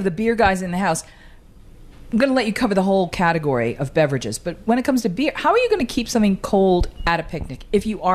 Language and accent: English; New England, United States; I'm from New England.